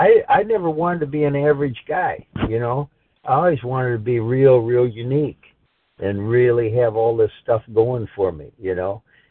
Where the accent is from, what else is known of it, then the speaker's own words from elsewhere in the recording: Florida, United States; I'm part of the regular crowd here and I'm from Florida.